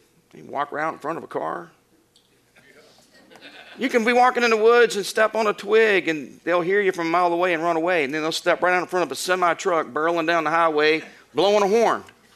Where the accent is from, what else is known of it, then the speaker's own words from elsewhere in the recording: Florida, United States; now in Texas, United States; I remember when I first moved here. Of course, I'm from Florida and we don't have the deer that we have here in Texas.